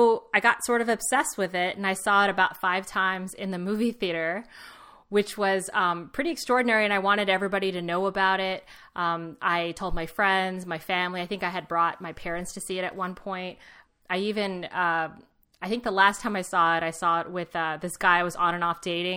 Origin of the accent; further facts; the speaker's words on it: Los Angeles, California, United States; I'm from Los Angeles. So the New Beverly is my favorite movie theater, and it's definitely a favorite theater in Los Angeles, a revival house.